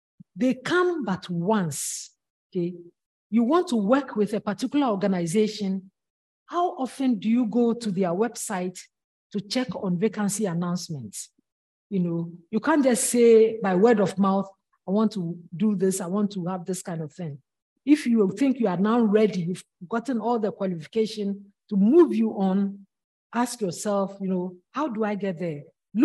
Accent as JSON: {"language": "English", "country": "Ghana", "moved": "as an adult", "lives_now": "Canada", "said": "How can I come all the way from Ghana to Canada to study and be thrown out of university?"}